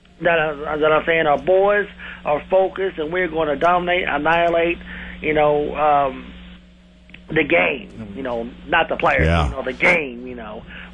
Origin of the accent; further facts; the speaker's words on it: Knox City, Texas, United States; Since I'm from Knox City, my brother is from Dallas